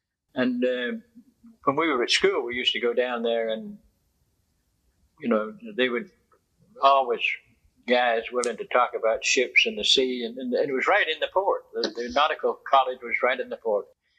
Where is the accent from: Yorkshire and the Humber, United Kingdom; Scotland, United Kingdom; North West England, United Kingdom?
Scotland, United Kingdom; Edinburgh; now in Houston, United States; I'm from Edinburgh, Scotland, born in Scotland, and emigrated to the States in 49 and moved right on down to Houston